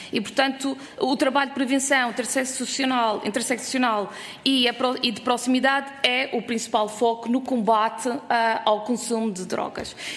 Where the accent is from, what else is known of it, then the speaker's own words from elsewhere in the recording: Madeira, Portugal; No contacto com o Círculo Eleitoral, que também sou da Madeira